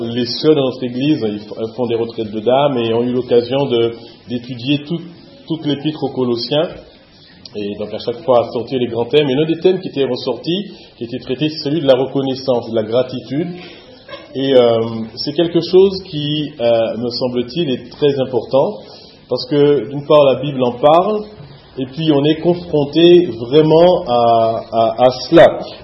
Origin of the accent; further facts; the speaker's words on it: Martinique; born there; j'ai 56 ans, je suis né à la Martinique